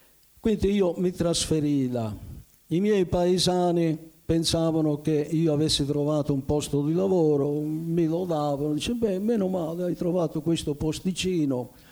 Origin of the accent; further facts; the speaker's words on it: Barrafranca, Sicily, Italy; la prima sede che io ebbe fu Barrafranca, il mio paese nativo, pensando che lì c'erano i miei parenti, gli amici, i ragazzi con i quali eravamo cresciuti